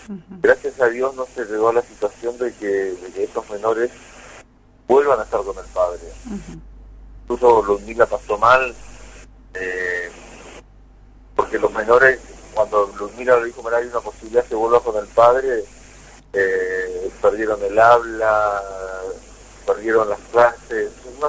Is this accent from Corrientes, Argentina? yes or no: yes; Santo Tomé, Corrientes, Argentina; Yo soy de Santo Tomé Corrientes